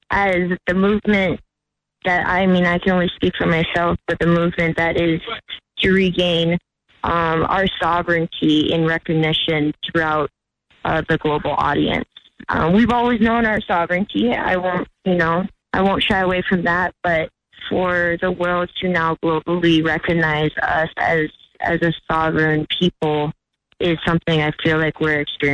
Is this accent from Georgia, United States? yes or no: no; Kahaluu, Hawaii, United States; I am from Kahalu'u on the island of Oahu, which is a part of what is globally known as Hawaii.